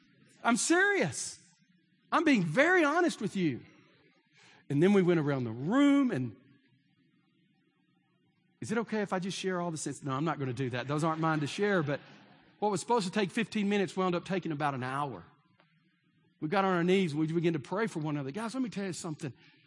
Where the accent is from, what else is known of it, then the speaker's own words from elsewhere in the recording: Texas, United States; I grew up in East Texas, and I remember going to seminary when they talked about women.